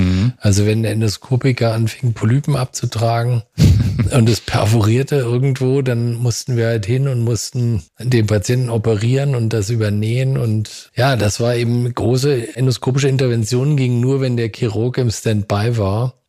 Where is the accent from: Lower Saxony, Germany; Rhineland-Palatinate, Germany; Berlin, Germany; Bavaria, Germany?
Berlin, Germany; Ja, also ich bin geboren in Berlin und bin da auch aufgewachsen, habe da studiert und habe an der Charité meine Ausbildung zum Allgemein- und Viszeralchirurgen absolviert.